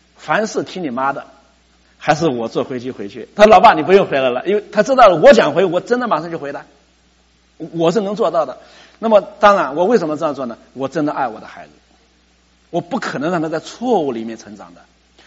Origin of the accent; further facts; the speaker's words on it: China; 我们中国人的教育呢，就在乎这些能力